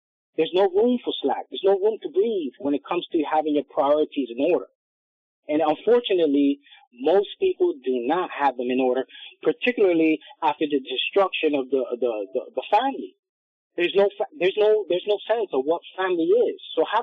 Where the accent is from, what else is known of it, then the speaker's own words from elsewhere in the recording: United States; You know, I grew up broke in the United States.